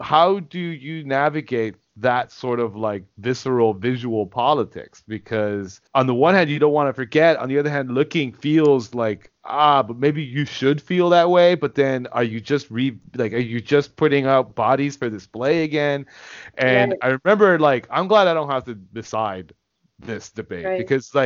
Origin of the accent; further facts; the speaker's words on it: the South, United States; I never would have believed you growing up in the South.